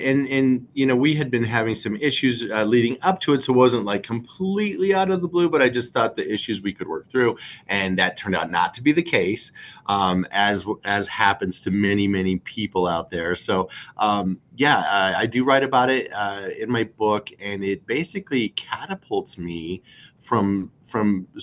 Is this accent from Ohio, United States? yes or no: no; Caldwell, Idaho, United States; But yeah, I grew up in Caldwell, Idaho, graduated there, went to Boise State